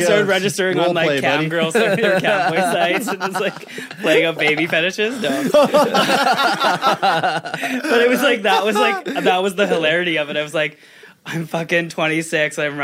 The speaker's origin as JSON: {"language": "English", "town": "Selkirk", "region": "Manitoba", "country": "Canada", "said": "I'm from Selkirk."}